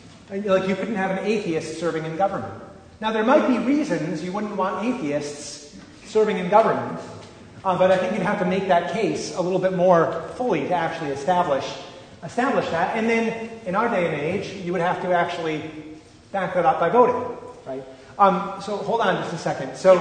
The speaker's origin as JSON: {"language": "English", "region": "Great Lakes", "country": "United States", "tie": "born or raised there", "said": "This for those of us, you know, growing up in the Great Lakes area, Rhode Island was like this complete mystery."}